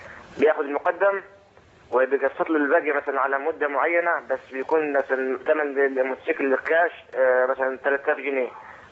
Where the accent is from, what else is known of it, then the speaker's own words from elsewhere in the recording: Upper Egypt, Egypt; في راجل عندنا في الصعيد عندنا بيبيع مستكلات الصيني،